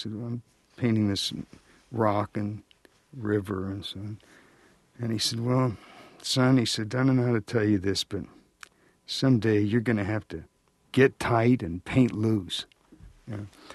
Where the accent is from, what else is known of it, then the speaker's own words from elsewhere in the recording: San Diego, California, United States; moved away as an adult; So when I was 18 years old, I moved from I moved from San Diego to Los Angeles